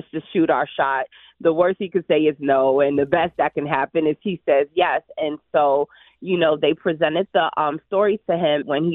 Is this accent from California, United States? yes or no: no; Bronx, New York, United States; And I think growing up in the Bronx and growing up as a kid of hip hop in that poetic language, that's what felt authentic to the Bronx, and that's what felt authentic to me.